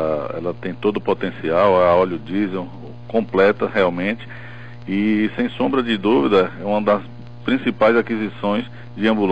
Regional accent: Campo Formoso, Bahia, Brazil; ter destinado para o meu município, que é minha terra natal.

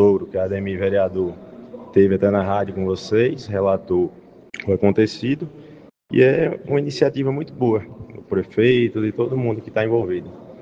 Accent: Araras, Brazil; principalmente a gente que vem do interior, né? A gente é de Araras

